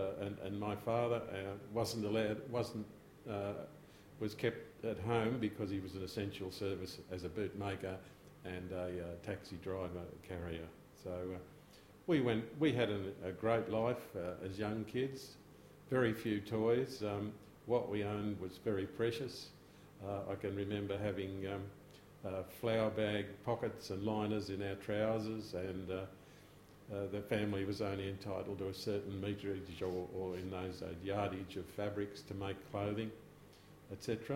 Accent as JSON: {"language": "English", "town": "Canberra", "region": "Australian Capital Territory", "country": "Australia", "tie": "born or raised there", "said": "that was the family business that I was raised in Canberra over a period of time. Things were pretty tough and tight during that time. I was born in 1942, around about the beginning of the Second World War."}